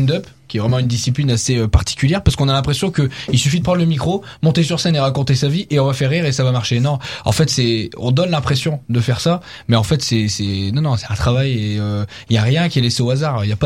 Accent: Valenciennes, Hauts-de-France, France; vu que je viens de Valenciennes, je capte pas tout non plus.

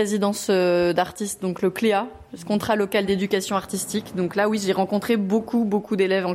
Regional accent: Besançon, Bourgogne-Franche-Comté, France; Alors, je viens de Besançon.

